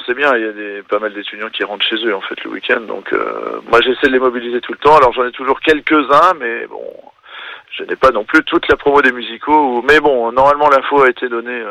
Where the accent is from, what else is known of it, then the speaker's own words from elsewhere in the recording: Nantes, Pays de la Loire, France; now in Angers, France; mais moi je suis nantais et j'ai connu ça à Nantes aussi.